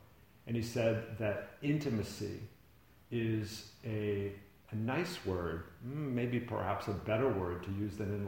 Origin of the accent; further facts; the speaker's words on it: Massachusetts, United States; I would never live out here. I grew up in Massachusetts.